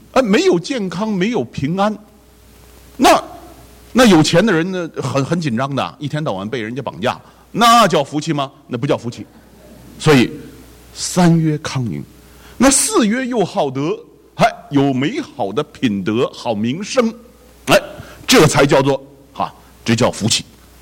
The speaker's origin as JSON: {"language": "Chinese", "country": "China", "lives_now": "United States", "said": "我记得小的时候呢，我们中国人呢就特别到过年的时候讲究很多礼节的，好，尤其呢少年人哈，这个家长要带着少年人呢去到这个亲戚朋友家干什么？拜年。好，在美国就很少了哈，所以我的小孩都不大懂得什么叫做拜年。"}